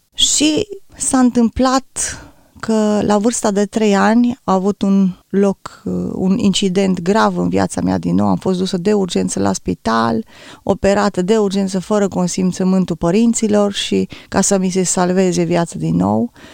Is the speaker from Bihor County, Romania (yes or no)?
yes; Oradea, Bihor County, Romania; born there; m-am născut în 1972 în Oradea.